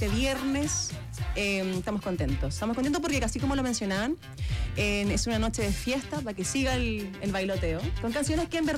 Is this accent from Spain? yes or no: no; Chile; acá somos todos chilenos